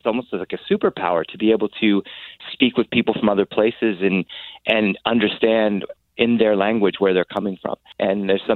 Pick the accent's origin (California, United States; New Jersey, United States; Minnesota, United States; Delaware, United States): Delaware, United States; Yes, as a kid, I grew up in Delaware, not too far from Pennsylvania.